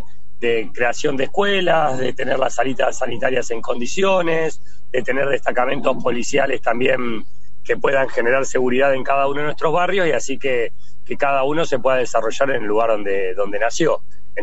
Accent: La Plata, Buenos Aires Province, Argentina; born there; Yo siento, mira, yo nací en Zona Sur, en Villa Elvira, vivo en Villa Elvira y si Dios quiere ahí pasaré hasta mis últimos años.

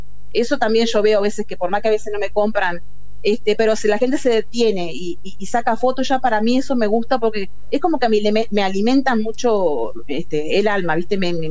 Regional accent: Riachuelo, Colonia, Uruguay; En el lugar de donde yo soy, Riachuelo, que es un pueblito que queda a 10 kilómetros de la ciudad de Colonia

